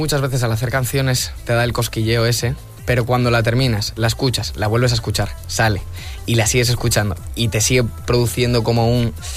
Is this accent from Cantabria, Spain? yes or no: no; Galicia, Spain; Mira que yo soy de las Rías Bajas, pero... Rías Baixas.